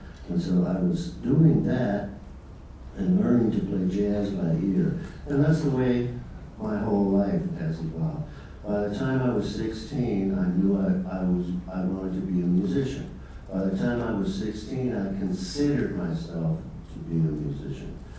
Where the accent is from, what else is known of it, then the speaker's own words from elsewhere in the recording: Delaware, United States; I grew up in Delaware, which is near Philadelphia.